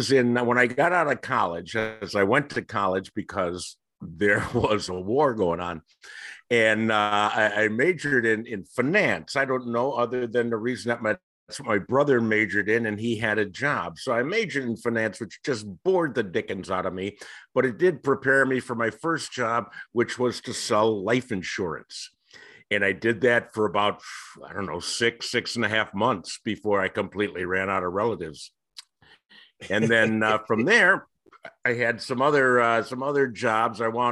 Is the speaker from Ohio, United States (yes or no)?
yes; Cleveland, Ohio, United States; I was in Cleveland. I grew up in Cleveland, Ohio.